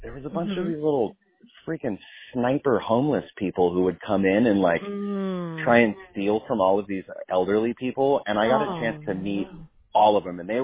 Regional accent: the South, United States; I'm from the South, baby. We cornbread set out there.

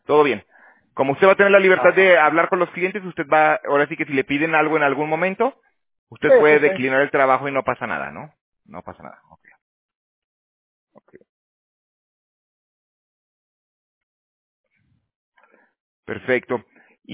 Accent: Aguascalientes, Mexico; also born or lived in Toronto; now in California, United States; yo soy también de México, yo soy de Aguascalientes. Yo me fui en el 2012, pero me fui a Canadá. Estuve en Toronto allá trabajando en el roofing. Y ya ahorita, bueno, tengo 6 años que me bajé para acá, para California.

